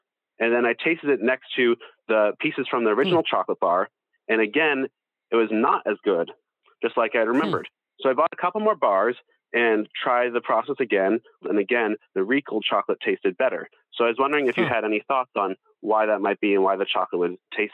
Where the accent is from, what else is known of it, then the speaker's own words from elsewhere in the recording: Cambridge, Massachusetts, United States; I'm from Cambridge, Massachusetts.